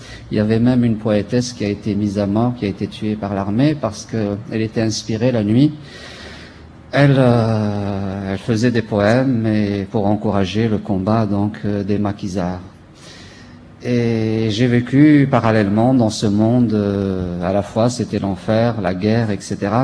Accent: Kabylie, Algeria; born there; Je suis né en Algérie, en Kabylie, région montagneuse, pendant la guerre

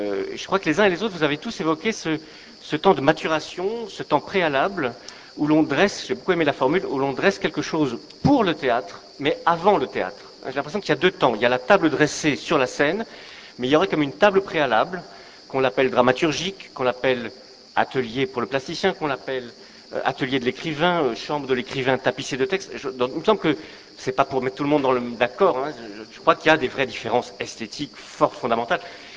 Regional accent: Brussels, Brussels-Capital Region, Belgium; born there; je vais vous faire un aveu terrible, je suis né à Bruxelles

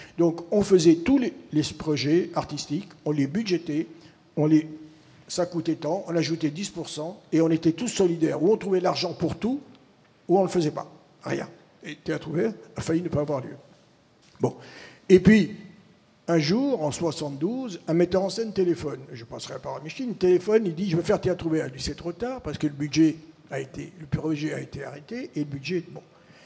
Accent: La Goulette, Tunis Governorate, Tunisia; Moi, je viens de la Goulette, à 50 mètres de Tunisie. Je suis à 50 mètres de la mer de Méditerranée en Tunisie. Et c'est de là que je viens.

